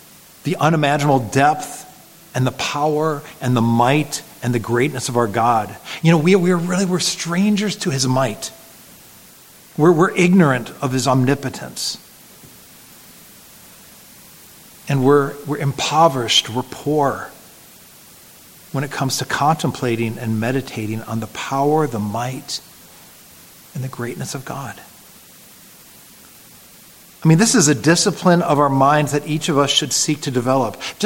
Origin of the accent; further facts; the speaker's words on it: United States; In my home country, the Grand Canyon.